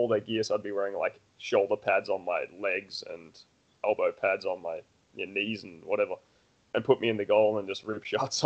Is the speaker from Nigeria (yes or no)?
no; Australia; now in Denmark; I guess I grew up across the road from a lacrosse club in Australia.